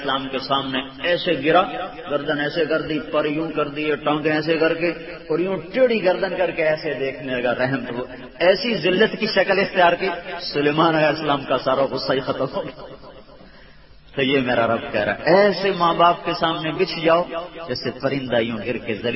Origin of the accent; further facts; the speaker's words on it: Punjab, Pakistan; ویسے بھی ہم راوی کے کنارے پر ہم لوگ، ہمارا گاؤں ہے، تو ہم جب آتے تھے لاہور سے تو اپنا راشن لے کر نا کئی کئی دن کا جنگل میں چلے جاتے